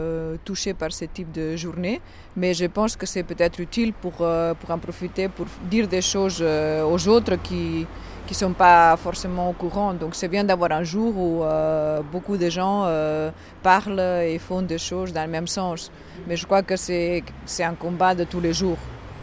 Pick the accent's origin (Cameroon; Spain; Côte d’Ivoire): Spain; now in Belgium; donc je suis espagnole d'origine, ça fait 20 et quelques années que j'habite ici.